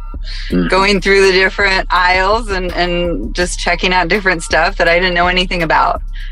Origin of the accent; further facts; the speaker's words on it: Spokane, Washington, United States; Grew up in Spokane, Washington.